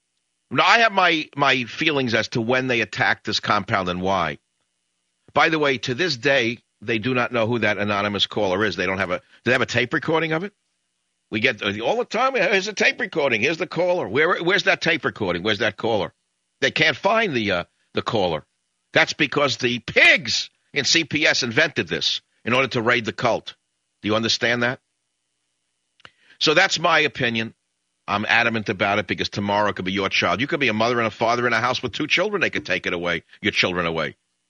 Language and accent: English; San Francisco, California, United States; KNEW, again, my hometown of San Francisco.